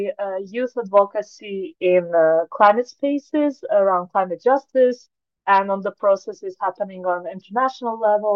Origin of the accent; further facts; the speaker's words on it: Split, Split-Dalmatia County, Croatia; English is a second language; now in Paris, France; I'm 21 years old and I come from Split in Croatia.